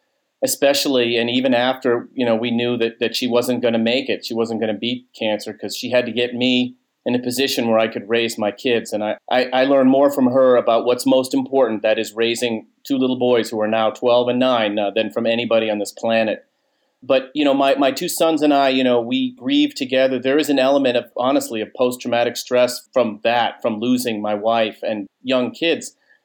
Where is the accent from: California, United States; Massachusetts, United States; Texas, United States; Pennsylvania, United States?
Massachusetts, United States; Boston; I'm from Boston, so the movie Jaws kind of, I remember that.